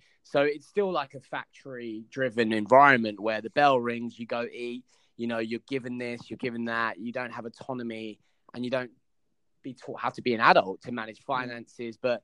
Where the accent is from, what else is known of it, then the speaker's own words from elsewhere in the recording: Gravesend, South East England, United Kingdom; You know, I grew up in Gravesend, Kent